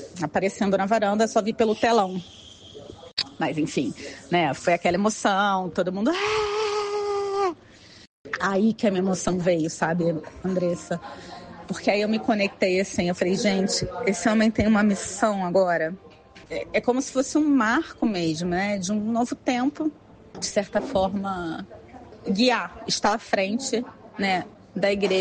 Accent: Brazil; Eu, como brasileira, eu fiquei preocupada.

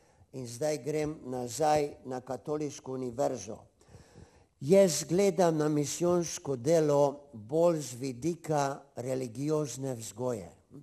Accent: Bratonci, Mura, Slovenia; Jaz sem doma iz Bratonec in trije misionarji smo z naše vasi.

